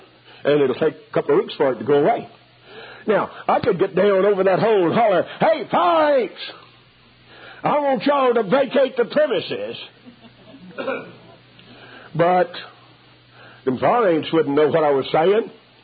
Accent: Texas, United States; I was raised there in East Texas, and I started school, I think, in the fall of 32

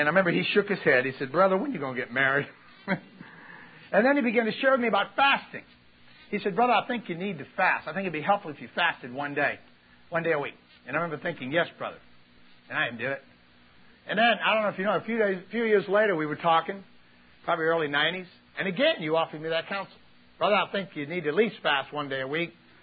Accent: United States; Is anybody here with me? Come on. I'm an American.

